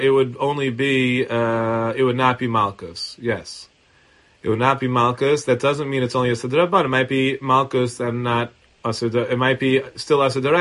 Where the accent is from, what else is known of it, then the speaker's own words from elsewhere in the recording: Brooklyn, New York, United States; I think when I grew up in Brooklyn, who was missing part of his nose.